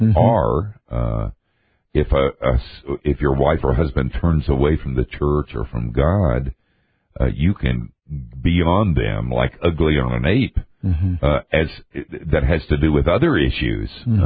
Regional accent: North Carolina, United States; But I grew up in North Carolina, so I know I am.

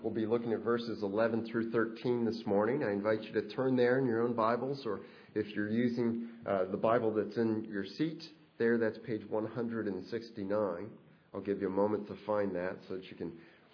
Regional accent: Rochester, New York, United States; I was born in Rochester, New York, at Snow Country up there. It's just off of Lake Ontario. And grew up

